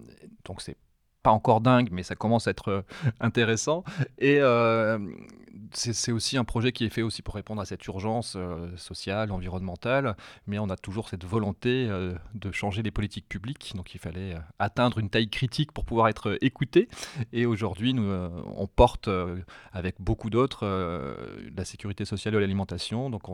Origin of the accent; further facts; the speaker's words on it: Hauts-de-France, France; Et moi, je viens de la campagne du Pas-de-Calais, je ne connaissais pas les banlieues.